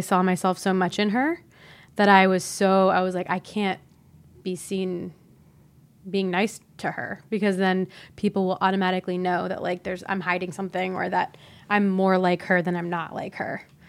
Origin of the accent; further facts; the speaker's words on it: Ohio, United States; I grew up in Ohio, so not Texas, but similar, I think, in like the being in the middle of the country